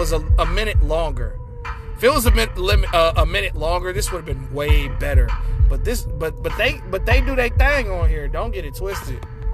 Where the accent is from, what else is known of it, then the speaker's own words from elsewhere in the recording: Michigan, United States; Let's see what Michigan got from my home state.